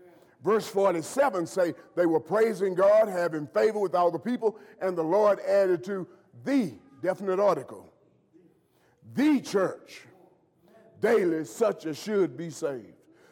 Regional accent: Missouri, United States; that wasn't going to fly with me because I'm from Missouri.

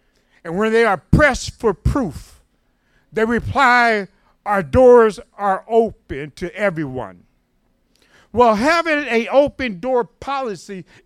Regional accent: the South, United States; you know I'm from South, and you know, like Minister Manning was saying, I spell thang T-H-A-N-G. Amen. You know, it's just a southern thing.

